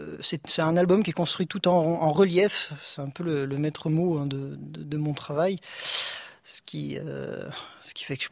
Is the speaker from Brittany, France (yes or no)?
no; Loudun, Nouvelle-Aquitaine, France; now in Paris, France; Je suis parisien d'adoption là depuis quelques années quand même. Oui. Mais avant ça, j'arrive de la campagne, d'un petit coin qui s'appelait Loudun, petite ville qui est la ville d'Urbain Grandier, Théophraste Renaudot